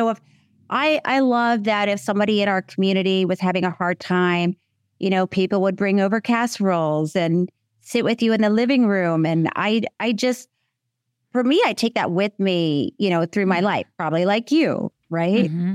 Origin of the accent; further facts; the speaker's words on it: Florida, United States; Oh, listen, I grew up in Florida, and this was my youth, was pulling over on the side of the road at a boiled peanut stand.